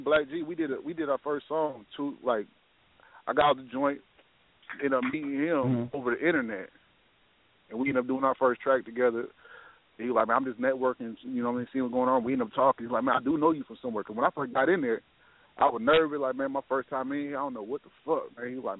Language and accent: English; Minnesota, United States; You know, I'm from, born and raised in Minnesota, Northside, 1411 Penn, 1211 Penn, North Common Park.